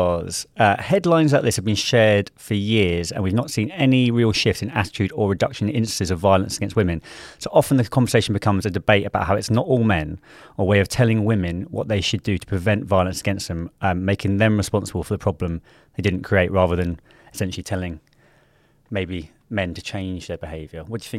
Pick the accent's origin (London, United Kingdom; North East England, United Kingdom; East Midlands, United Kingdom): London, United Kingdom; growing up in South London in, like, the early 2000s.